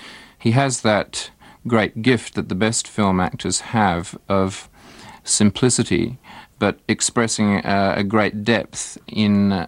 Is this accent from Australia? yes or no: no; England, United Kingdom; born there; also born or lived in Malaysia; I was born in England. I lived in Malaya.